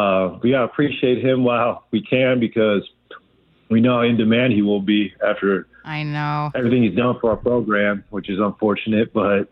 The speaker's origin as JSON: {"language": "English", "region": "West Coast", "country": "United States", "tie": "born or raised there", "said": "I couldn't pass that up because I grew up on the West Coast watching the Pac."}